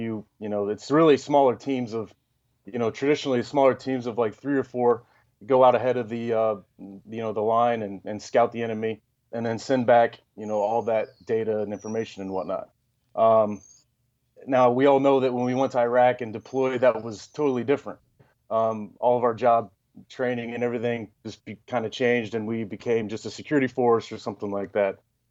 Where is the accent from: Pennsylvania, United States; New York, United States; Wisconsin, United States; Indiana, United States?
Indiana, United States; Indianapolis; now in Detroit, United States; So I grew up in Indianapolis. I was a Colts fan. I was, big basketball fan. I moved to Detroit in 2010